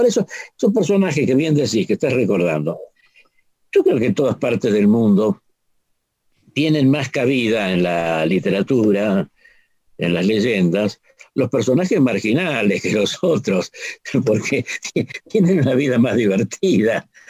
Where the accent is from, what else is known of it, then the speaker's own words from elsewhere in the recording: Argentina; nosotros como argentinos deberíamos estar avergonzados de todo lo que ha sucedido aquí